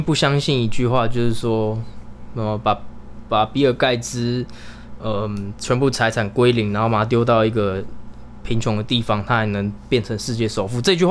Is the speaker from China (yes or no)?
no; Taiwan; born there; 所以其实我们生在台湾蛮幸福的啦。